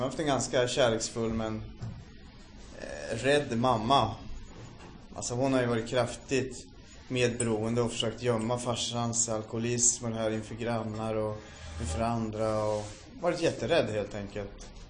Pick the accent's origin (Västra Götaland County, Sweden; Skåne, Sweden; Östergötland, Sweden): Östergötland, Sweden; Norrköping; also born or lived in Stockholm; Så är jag född 1965 på Sabbatsberg. Och... bodde ett par år i Hässelby, sen flyttade vi till Norrköping.